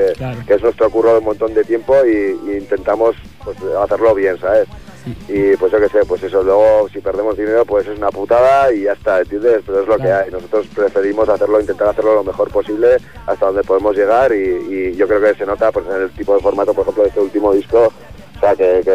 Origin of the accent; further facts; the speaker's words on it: Pamplona, Navarre, Spain; Sí, somos de Iruña.